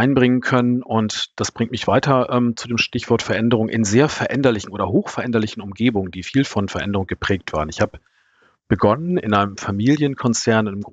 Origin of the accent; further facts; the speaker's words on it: Northern Germany, Germany; In den 70er Jahren geboren und auf dem Land, in Norddeutschland, wirklich auf dem Plattenland, ein Landmensch.